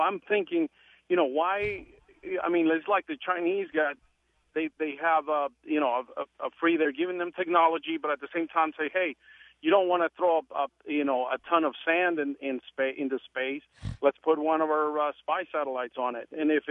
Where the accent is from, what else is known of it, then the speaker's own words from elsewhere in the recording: Mexico; now in United States; I came from Mexico, sir.